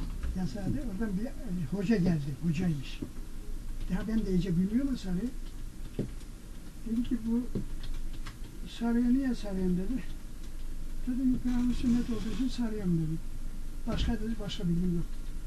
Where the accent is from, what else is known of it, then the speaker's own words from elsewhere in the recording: Çorum, Turkey; Ben Çorumluyum, Çorumluyum.